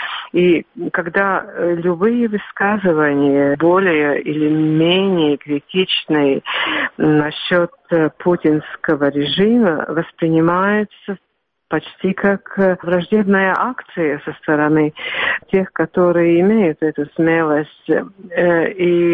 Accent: Siberia, Russia; born there; Да, я родилась в Сибири, да.

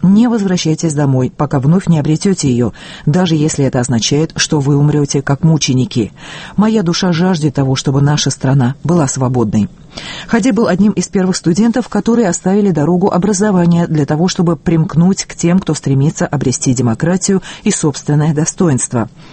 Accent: Homs, Homs Governorate, Syria; я гражданка Сирии из Хомса, города, который стал свидетелем наибольшего количества заключенных и убитых.

